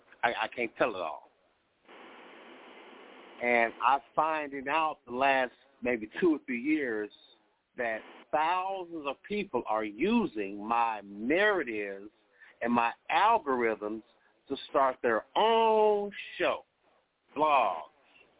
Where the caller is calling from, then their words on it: Chicago, Illinois, United States; From Chicago, Indian country.